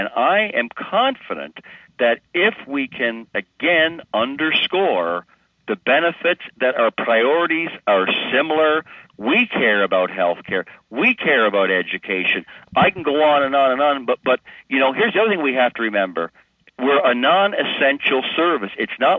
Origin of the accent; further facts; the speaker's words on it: Nova Scotia, Canada; I grew up in Nova Scotia, so what happened with the steel mills and the coal mines